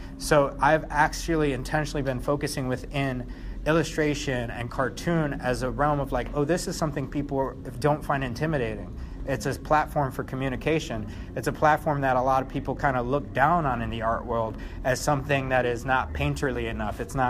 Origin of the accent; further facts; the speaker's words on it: Chicago, Illinois, United States; So this one on the left is a neighborhood I grew up in Chicago called Humble Park